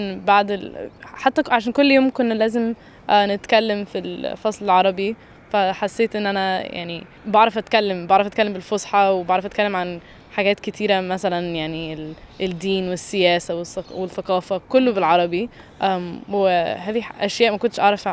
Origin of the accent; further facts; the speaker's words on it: Egypt; أنا مصرية